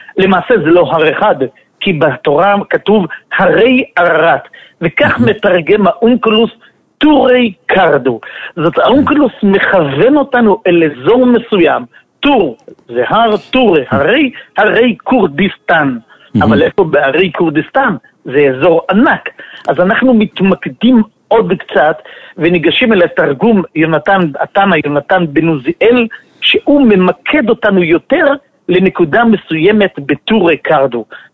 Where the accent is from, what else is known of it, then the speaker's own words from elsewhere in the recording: Jerusalem, Jerusalem District, Israel; כירושלמי איש ירושלים